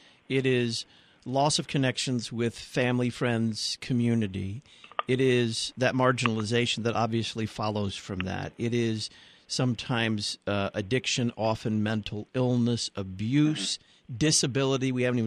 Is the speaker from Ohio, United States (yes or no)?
no; Dallas, Texas, United States; The neighborhood that I grew up in Dallas, Texas, was, when I was growing up there in the 60s and 70s, was kind of just absolute middle-class suburbia.